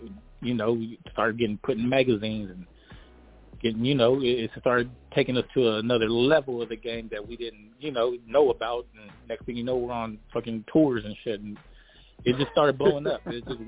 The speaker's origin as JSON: {"language": "English", "town": "Stockton", "region": "California", "country": "United States", "said": "Well, I'm from the east side, Stockton, Stribley Park, Sosa, and growing up there"}